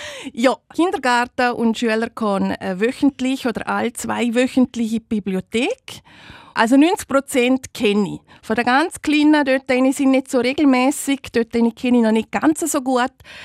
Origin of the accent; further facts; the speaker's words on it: Ruggell, Liechtenstein; also born or lived in Chur; eine gebürtige Öri von Ruggell. Und ich wohne schon immer zu Ruggell, außer als ich noch das Lehrseminar gemacht habe. Dort war ich 5 Jahre zu Chur.